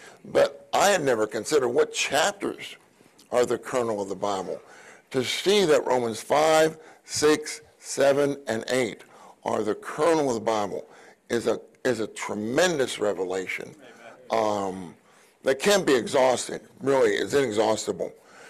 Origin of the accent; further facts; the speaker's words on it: Pittsburgh, Pennsylvania, United States; you know I grew up in Pittsburgh, and I was used to this kind of weather. I'm not used to it anymore. My blood got thinned out after I moved to Southern California.